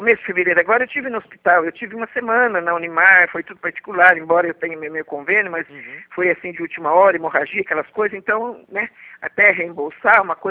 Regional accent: Álvaro de Carvalho, São Paulo, Brazil; eu sou de Álvaro de Carvalho. Faz 42 anos

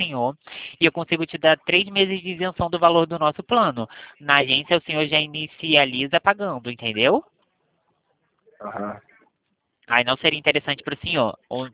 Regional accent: Rio de Janeiro, Brazil; eu sou do comercial do Santander, sou do Rio de Janeiro

